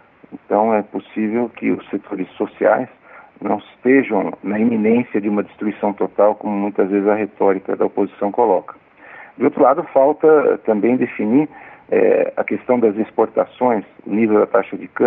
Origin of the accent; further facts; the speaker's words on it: Brazil; E na nossa experiência como brasileiros, a gente sabe também que a metáfora da economia brasileira como uma grande embarcação que não muda de lado abruptamente, é impossível, ela continua válida.